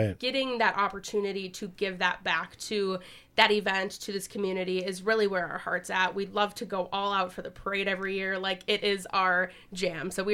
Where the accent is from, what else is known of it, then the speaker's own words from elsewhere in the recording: Mankato, Minnesota, United States; now in Faribault, United States; So, fun fact for you, I'm from Mankato originally.